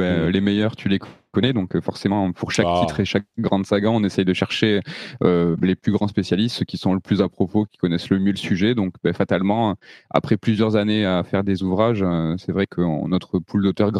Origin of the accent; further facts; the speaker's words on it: Toulouse, Occitanie, France; on est de Toulouse, on n'est pas du tout de Paris ni de la région parisienne.